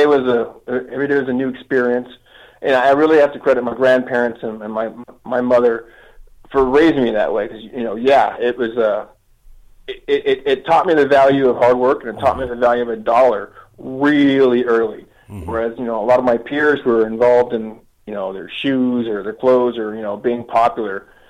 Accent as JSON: {"language": "English", "town": "San Diego", "region": "California", "country": "United States", "tie": "born or raised there", "said": "so I came back to my hometown and here in San Diego, and just basically decided that this is what I want"}